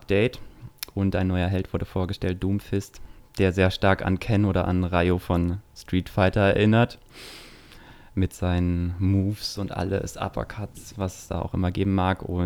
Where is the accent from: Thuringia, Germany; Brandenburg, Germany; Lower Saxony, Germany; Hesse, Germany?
Hesse, Germany; Marburg; born there; ich bin ja auch in Marburg geboren und von daher habe ich mir gedacht, gab zurück in die Heimat, ist auch mal ganz schön. Meine Eltern wohnen hier noch in der Nähe